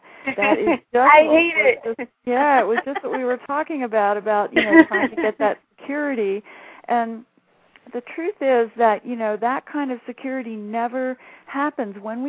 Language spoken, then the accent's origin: English; New Orleans, Louisiana, United States; I am from the Gulf of Mexico. I am from New Orleans